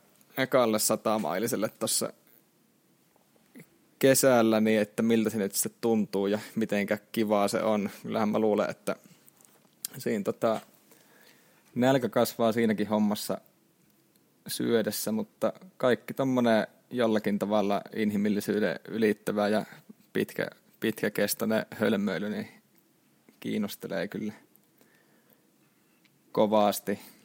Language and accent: Finnish; Kuopio, North Savo, Finland; mä oon Kuopiosta itse kotoisin